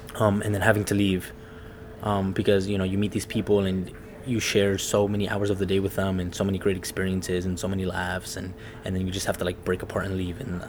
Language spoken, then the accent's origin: English; United States; born there; You know, I was born here in the United States. I'm American for the most part, right?